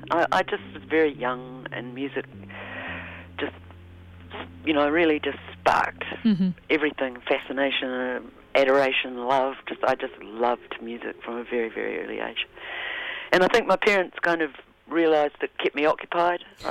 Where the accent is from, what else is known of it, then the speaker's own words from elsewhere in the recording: Wellington, New Zealand; It was shot in Wellington, you know, which my hometown.